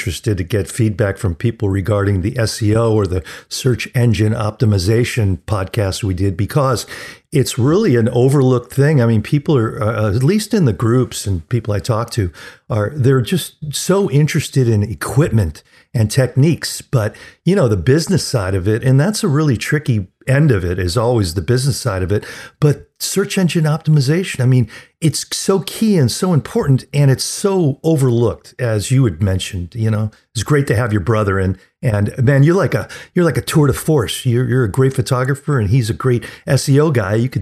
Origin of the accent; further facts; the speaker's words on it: Sacramento, California, United States; And this is … from Sacramento, California.